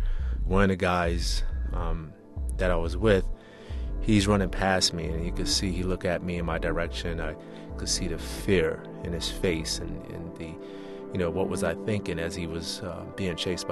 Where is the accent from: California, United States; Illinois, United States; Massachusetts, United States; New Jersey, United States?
New Jersey, United States; Newark; Now, I was fortunate to come back home to my hometown of Newark, New Jersey, and practice emergency medicine in the same hospital that I was born in.